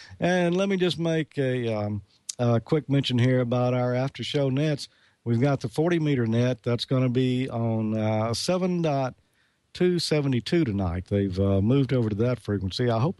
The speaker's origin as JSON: {"language": "English", "region": "Mississippi", "country": "United States", "said": "in Columbus, Mississippi, right here in my home state."}